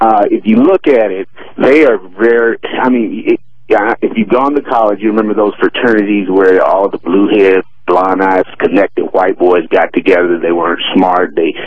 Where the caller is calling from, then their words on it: Atlanta, Georgia, United States; I'm calling from Atlanta.